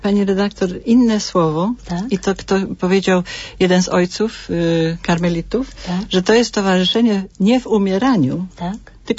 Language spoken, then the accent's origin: Polish; Poznań, Greater Poland Voivodeship, Poland; Więc przede wszystkim jestem poznanianką z Jeżyc.